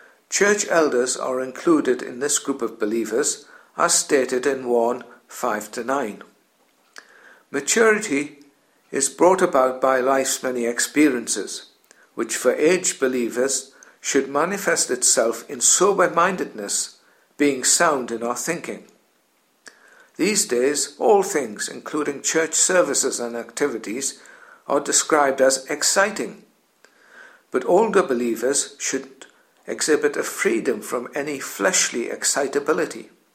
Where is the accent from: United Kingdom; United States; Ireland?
United Kingdom; Newcastle, North East England; accent: Geordie; you'll have gathered from my accent that I'm from Newcastle. But it would be wrong for me, a Christian believer, to live a stereotypical Geordie lifestyle.